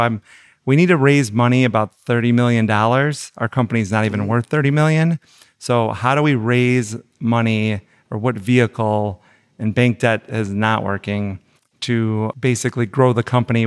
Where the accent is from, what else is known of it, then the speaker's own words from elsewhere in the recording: Chicago, Illinois, United States; now in Temecula, United States; my wife and I moved to Temecula, California. We grew up in Chicago